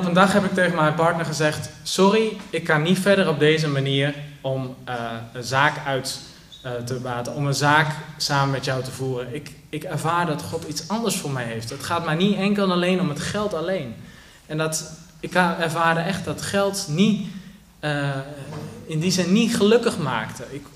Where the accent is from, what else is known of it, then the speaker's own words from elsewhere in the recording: Netherlands; moved away as an adult; now in Belgium; ik kom uit Nederland, ik ben 29 jaar